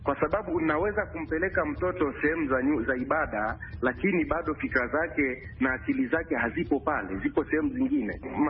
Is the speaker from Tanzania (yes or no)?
yes; Tanzania; now in Nairobi, Kenya; Kwa sasa nipo Nairobi, ila mimi ni Mtanzania.